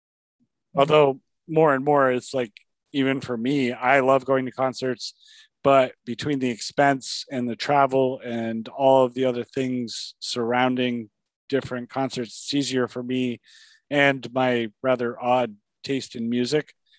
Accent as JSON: {"language": "English", "town": "Plattsburgh", "region": "New York", "country": "United States", "tie": "born or raised there", "lives_now": "Potsdam, United States", "said": "I grew up in Plattsburgh, so I like it there. And now I live in Potsdam, which is a small town as well."}